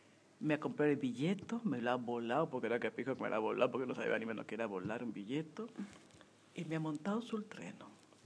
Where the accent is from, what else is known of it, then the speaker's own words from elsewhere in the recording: Peru; Guarda che io sono del Perù.